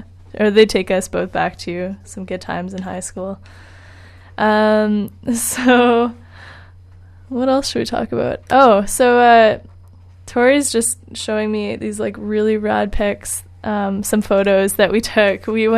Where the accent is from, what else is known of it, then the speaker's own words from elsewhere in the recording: Ontario, Canada; We're both from Ontario